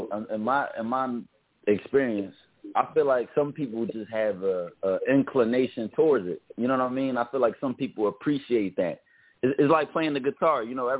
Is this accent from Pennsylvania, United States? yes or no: yes; Philadelphia, Pennsylvania, United States; You know, I'm from Philly